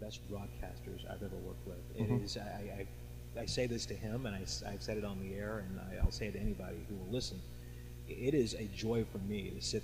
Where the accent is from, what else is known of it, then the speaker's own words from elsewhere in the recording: St. Louis, Missouri, United States; now in Cleveland, United States; I'm from St. Louis originally, and Cleveland and St. Louis are very similar in that they're former industrial towns that are changing.